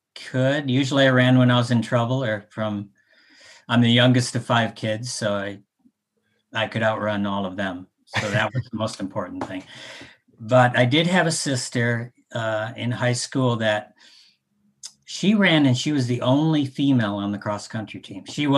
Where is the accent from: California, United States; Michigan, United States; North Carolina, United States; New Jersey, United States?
Michigan, United States; I'm not a heat person. I'm from Michigan.